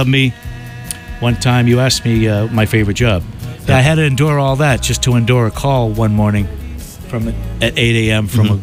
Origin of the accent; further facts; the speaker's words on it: Boston, Massachusetts, United States; So, no, actually, I'm from Boston.